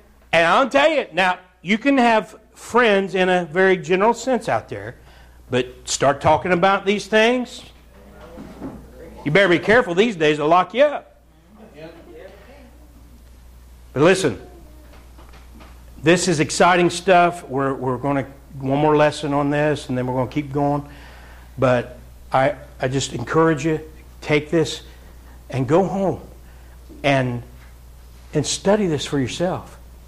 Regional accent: Wheelersburg, Ohio, United States; We pray for this fella down in my hometown who works with my Uncle Brian. And he's a volunteer at the fire department there in Wheelersburg.

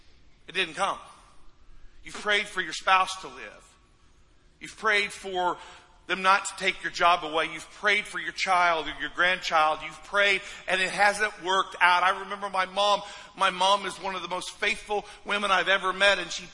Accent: Midwest, United States; I grew up in the Midwest. A lot of snow. And when the snow melts, lots of mud.

